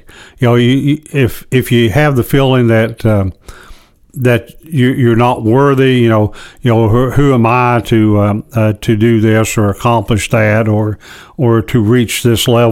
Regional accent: Appalachia, United States; I live here. I grew up in Appalachia.

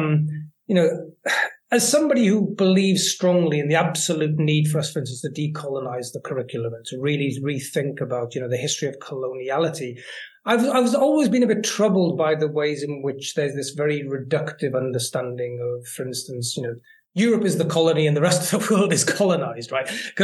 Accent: Wales, United Kingdom; I grew up in the South Wales Valleys.

